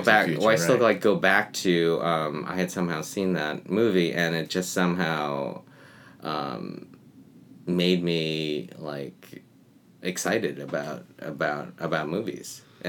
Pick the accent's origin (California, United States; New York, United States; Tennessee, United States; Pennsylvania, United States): New York, United States; Buffalo; Because I was like I was born in Buffalo. I was like the first, the first generation of being in America.